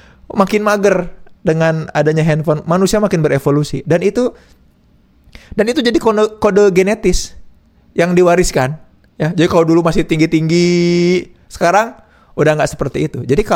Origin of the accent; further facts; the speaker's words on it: Bandung, West Java, Indonesia; Kami warga Bandung, orang Sunda